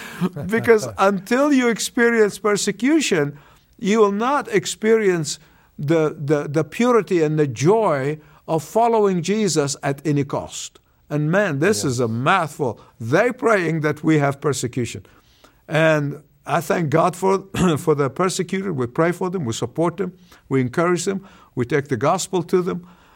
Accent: Egypt; moved away; when I escaped from Egypt, my home country, over 50 years ago

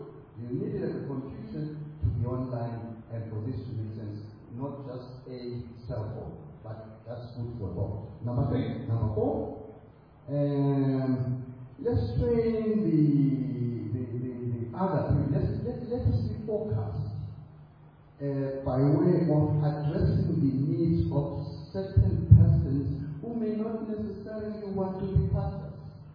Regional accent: Eswatini; I'm from Eswatini, for example, and it's a small country with about 1.2 million people

